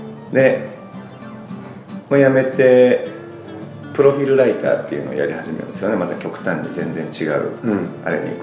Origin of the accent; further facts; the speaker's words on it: Nagasaki, Japan; moved away as an adult; now in Tokyo, Japan; まあ、長崎が出身なんですけど、はい、大学で東京に上がってきたら